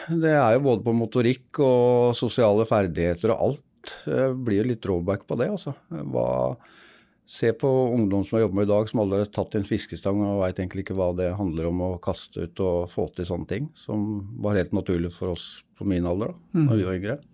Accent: Vestby, Akershus, Norway; Vi var født og oppvokst ute I Vestby, rett utenfor Oslo.

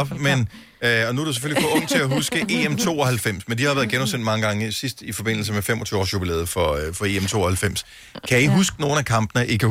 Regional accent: Bramming, Region of Southern Denmark, Denmark; det er jo min barndomsby.

